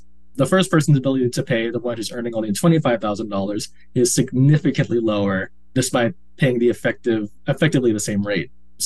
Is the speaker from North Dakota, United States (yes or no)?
no; Hillsboro, Oregon, United States; moved away as an adult; now in Washington, United States; Yes, I do. So I grew up in Oregon. I grew up in Hillsboro, Oregon, just outside of Portland. I attended the University of Oregon.